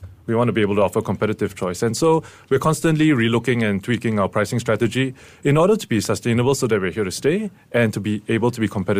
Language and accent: English; Singapore; I think one of the good things about being Singaporean is you understand the DNA of being different.